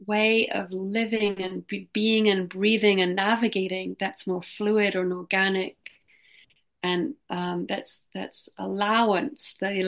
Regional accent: England, United Kingdom; I grew up in England, and it was a wonderful way to digest food and connect with family and friends

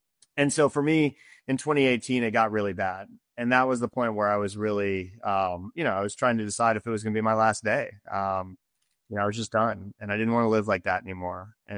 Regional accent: Jacksonville, Florida, United States; Yeah. So I grew up in Jacksonville, Florida. I went to West Point for college.

